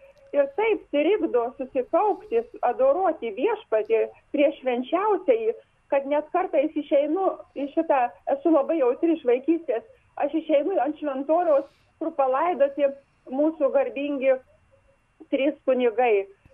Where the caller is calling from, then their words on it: Ukmergė, Vilnius County, Lithuania; aš esu iš Ukmergės, Petro Povilo parapijos.